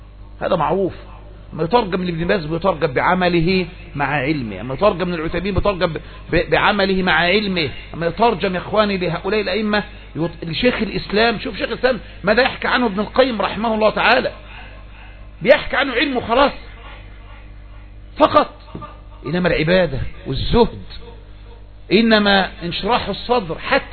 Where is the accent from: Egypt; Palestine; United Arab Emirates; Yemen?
Egypt; احنا مصريين